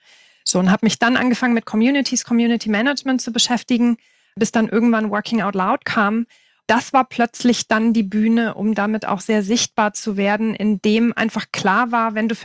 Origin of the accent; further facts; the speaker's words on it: Lower Saxony, Germany; moved away as an adult; Ich bin von Niedersachsen nach Baden-Württemberg gezogen in 2005.